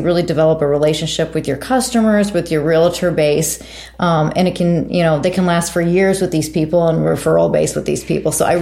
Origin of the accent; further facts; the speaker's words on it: Illinois, United States; I grew up in the Chicago area.